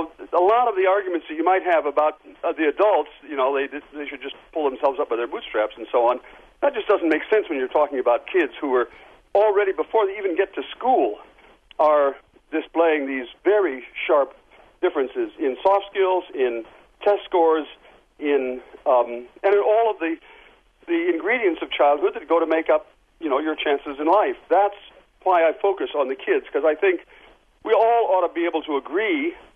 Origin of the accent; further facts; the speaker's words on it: Port Clinton, Ohio, United States; like as when I was growing up in Port Clinton, when my parents used the term our kids, they didn't mean just my sister and me. They meant all the kids in town.